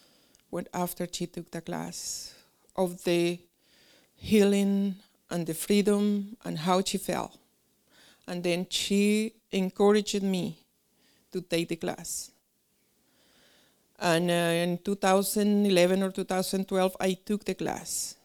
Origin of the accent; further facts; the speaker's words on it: Colombia; English is a second language; moved away as an adult; now in United States; as the pastor mentioned. I'm from Colombia, South America. I came here to United States in 1998 when I got married.